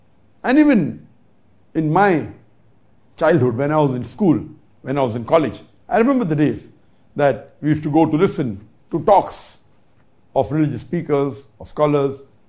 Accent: Toronto, Ontario, Canada; from Toronto, Canada. I am a postgraduate student of life science.

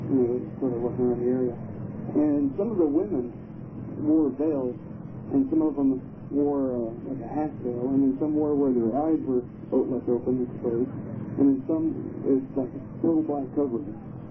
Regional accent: Ohio, United States; No, I'm from Ohio.

